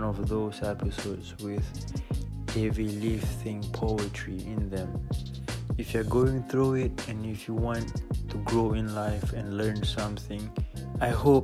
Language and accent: English; Malaysia; I'm from Malaysia. I have been traveling the world for a year plus.